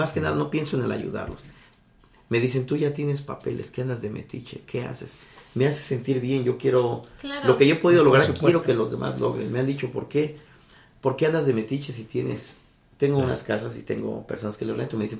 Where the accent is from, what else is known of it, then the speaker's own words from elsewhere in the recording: Mexico City, Mexico; moved away as an adult; muchos dicen que somos chilangos, pero en realidad los chilangos son las personas que vienen de otro estado a vivir en la Ciudad de México. Nosotros somos capitalinos